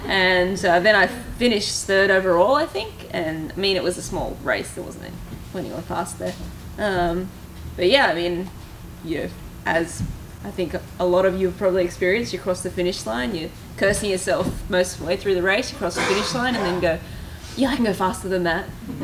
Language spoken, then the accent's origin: English; Australia; I'm from Australia.